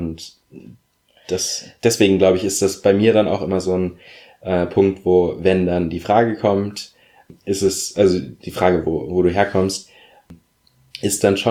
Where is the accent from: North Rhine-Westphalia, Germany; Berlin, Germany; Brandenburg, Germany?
Berlin, Germany; Ich bin in Berlin aufgewachsen